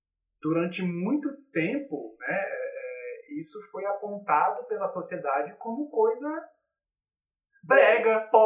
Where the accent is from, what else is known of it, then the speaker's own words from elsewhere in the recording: João Pessoa, Paraíba, Brazil; also born or lived in Recife; now in Brasília, Brazil; Nasci em Recife e morei metade da minha vida em João Pessoa, para aí, até 2004, quando mudei para Brasília, né?